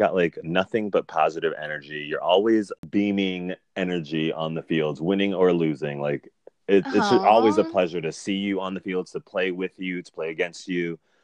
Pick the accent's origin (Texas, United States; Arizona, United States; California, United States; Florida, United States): Florida, United States; Miami; Don't come for Florida educated, honey. I was raised in Miami. Don't come for us.